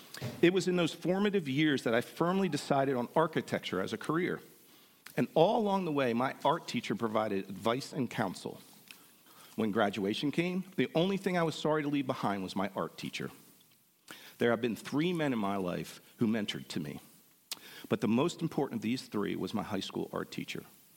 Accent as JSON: {"language": "English", "region": "New Jersey", "country": "United States", "tie": "born or raised there", "said": "And growing up in New Jersey, of course, taking over a family business could be quite lucrative"}